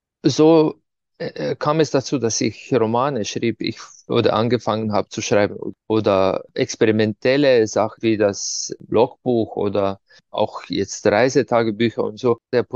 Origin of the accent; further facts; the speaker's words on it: Ptuj, Slovenia; Zum Beispiel die Hauptfigur, der Kurd, so eine Maske, die bei uns in der Stadt, wo ich herkomme, Ptuja, bei Fastnacht, den Winter vertreibt.